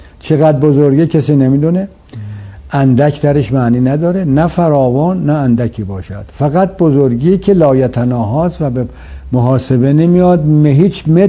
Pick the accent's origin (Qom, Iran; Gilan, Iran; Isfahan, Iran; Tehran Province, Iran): Isfahan, Iran; ما که اهل اصفهانیم، رودخانه زاینده رو که سابقه آب داشته، حالا متاسفانه نداره